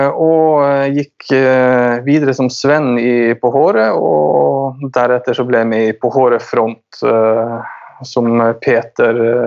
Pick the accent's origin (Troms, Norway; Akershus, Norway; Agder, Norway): Troms, Norway; Finnsnes; jeg er fra Nord-Norge, Troms, Finnsnes.